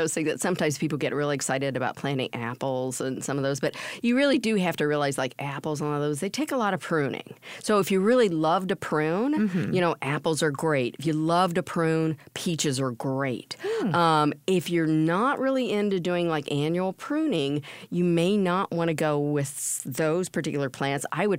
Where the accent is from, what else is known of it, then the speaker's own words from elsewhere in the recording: Illinois, United States; I grew up in Illinois. I mean, right here, and I can remember many of these kind of marches